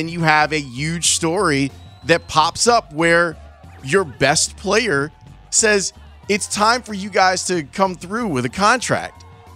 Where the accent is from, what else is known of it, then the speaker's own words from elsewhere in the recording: Georgia, United States; I'm a kid from Macon County, Georgia. When you grow up playing football, you dream of making it to the NFL one day.